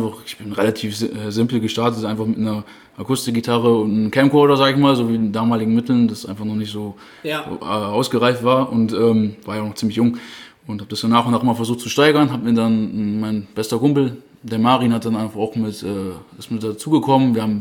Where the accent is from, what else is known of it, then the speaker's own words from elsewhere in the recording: Vechta, Lower Saxony, Germany; Ich komme aus Vechta, bin 26 Jahre alt